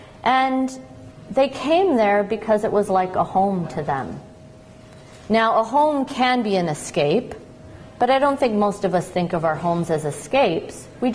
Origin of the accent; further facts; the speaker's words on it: Canada; even though I'm a Canadian, I'm not even used to mentioning Canada.